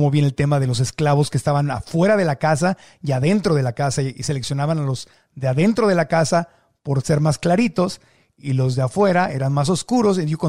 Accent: Mexico; born there; Yo nací en el México de 1969

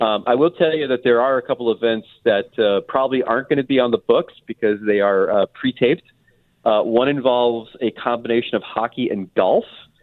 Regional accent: New York, United States; I had the perfect experience as a New Yorker leaving for Florida, which is I left Brooklyn this morning, and it was covered in snow.

